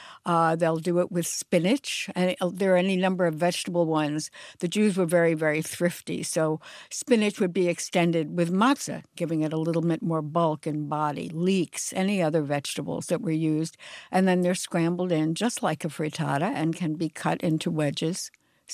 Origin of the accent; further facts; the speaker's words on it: Brooklyn, New York, United States; When I was a little girl, I grew up in Brooklyn in a all-Jewish neighborhood